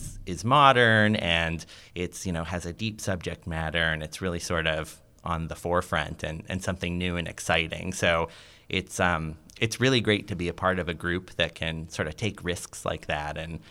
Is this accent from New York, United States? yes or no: no; Blairsville, Pennsylvania, United States; So I'm actually originally from Blairsville, Pennsylvania, out in Indiana County for any of our Indiana listeners.